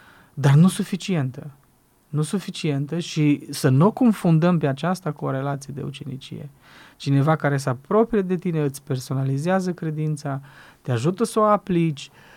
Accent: Banat, Romania; Zicem noi, dacă noi suntem bănățeni, avea accent de oltean sau de regățean.

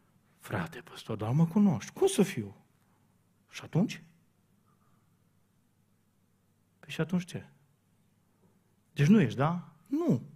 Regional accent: Brădet, Romania; dintr-o dată în satul meu, aveam o frizeriță de pe vremea Ceaușescu care își făcea cruce când auzea ce îi cerem, cum i-am cerut noi să ne tundă. Imaginați-vă vreo 40-45 de copii din Brădet

